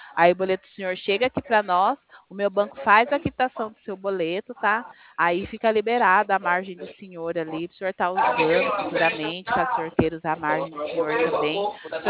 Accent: Limeira, São Paulo, Brazil; Eu sou aqui de Limeira, interior de São Paulo.

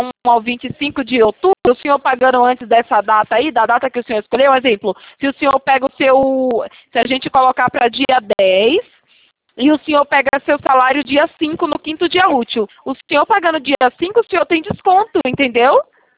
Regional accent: Itatiba, São Paulo, Brazil; Não, não sou do Rio, sou da cidade de São Paulo, né? Itatiba

